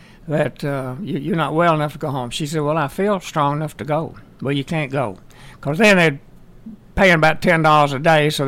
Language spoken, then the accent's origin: English; Singleton, Tennessee, United States; born there; also born or lived in Nashville; I was born in Singleton in Bedford County. under a kerosene lamp.